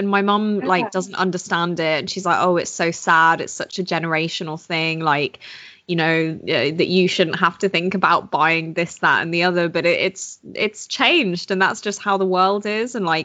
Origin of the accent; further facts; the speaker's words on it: United Kingdom; because we're so British about money